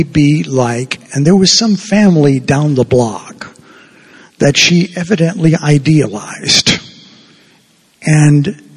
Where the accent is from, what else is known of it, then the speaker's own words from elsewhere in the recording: Havana, Cuba; I was born in Havana, Cuba. And I remember being a little boy in Cuba. And I remember getting holy cards. I used to go to a Jesuit school called Belén.